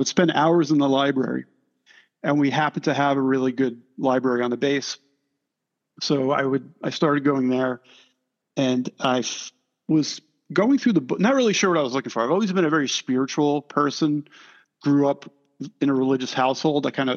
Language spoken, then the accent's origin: English; New York, United States; I grew up in New York, a very strict Catholic upbringing.